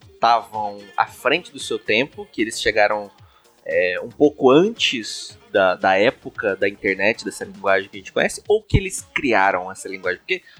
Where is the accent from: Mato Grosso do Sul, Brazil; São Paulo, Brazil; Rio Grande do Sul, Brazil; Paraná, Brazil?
São Paulo, Brazil; sou de São Paulo, cara.